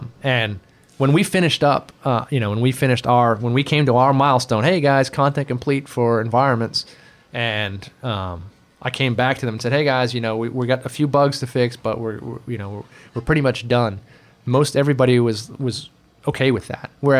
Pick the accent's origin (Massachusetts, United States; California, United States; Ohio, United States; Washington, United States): Massachusetts, United States; I grew up in Massachusetts.